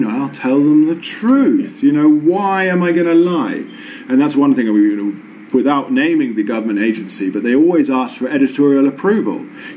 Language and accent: English; England, United Kingdom; as an English person, I am still a hooligan.